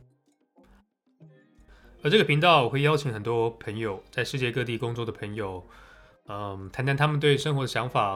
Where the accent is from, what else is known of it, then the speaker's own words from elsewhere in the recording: Hsinchu, Taiwan; moved away as an adult; also born or lived in Taipei / Shanghai; 首先我是一个土生土长的台湾人，故乡在新竹。大学毕业后，我也在台北工作了一阵子，之后有机会到了上海，也在那边住了几年。